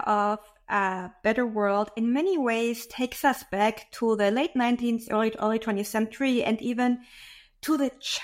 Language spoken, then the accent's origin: English; Germany; also born or lived in Spain; I, by the way, also read those same novels growing up in Germany, then in Spain, 1970s and 80s.